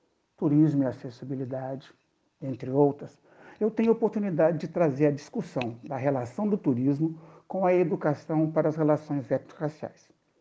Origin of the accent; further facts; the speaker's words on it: Belo Horizonte, Minas Gerais, Brazil; born there; Sou nascido em BH, Minas Gerais.